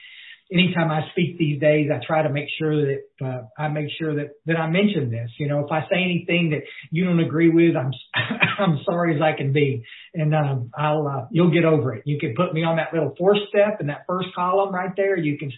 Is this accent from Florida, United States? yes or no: no; Ingram, Texas, United States; I am from Ingram, Texas.